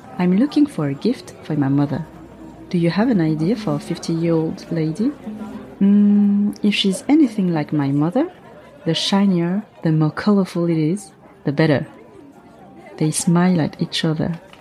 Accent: Paris, Île-de-France, France; Growing up in Paris was great. We lived in a working-class neighborhood. It wasn't exactly the chic Paris you see in magazines, but for me, it was paradise.

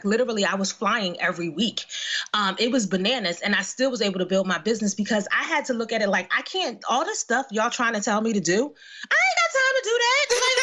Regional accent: Philadelphia, Pennsylvania, United States; I'm from the neighborhood. I grew up in West Philly.

